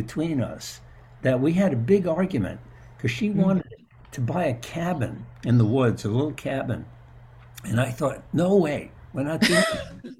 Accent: New York City, New York, United States; I grew up in New York City. So for me, nature was, you take a subway to Central Park

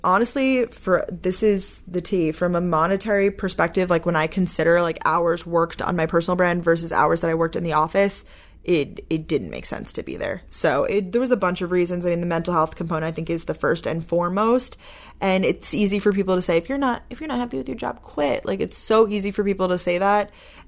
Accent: Long Island, New York, United States; also born or lived in Georgia; now in Boston, United States; But I moved from Georgia up here to Boston. I'm originally from Long Island. I know I'm all over the place, but now I'm here in Boston and I do love the city.

